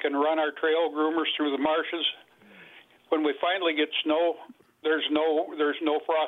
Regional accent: La Crosse, Wisconsin, United States; I grew up around La Crosse. I now live in northern Wisconsin, been up here for 22 years, a throwing distance to Lake Superior

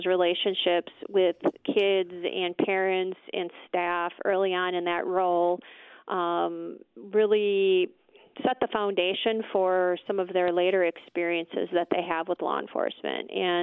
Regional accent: Appleton, Wisconsin, United States; I grew up in Appleton, was born and raised here

